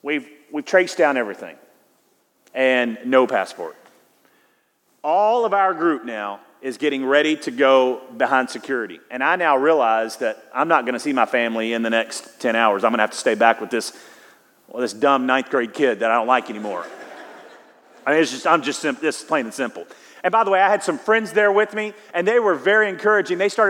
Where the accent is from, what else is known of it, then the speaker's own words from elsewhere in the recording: United States; because I am an American and I have no idea what's happening